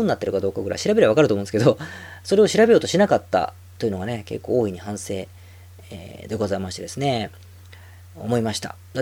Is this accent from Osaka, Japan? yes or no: yes; Osaka, Japan; 大阪人みたいに、大阪人だからと思ったら